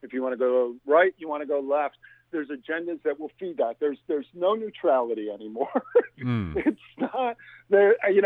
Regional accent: New York, United States; I mean, I grew up in Western New York.

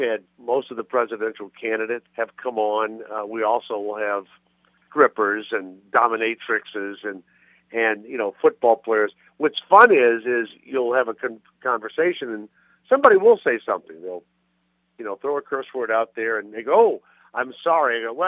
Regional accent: New Orleans, Louisiana, United States; now in New York, United States; No, and I'm from the South.

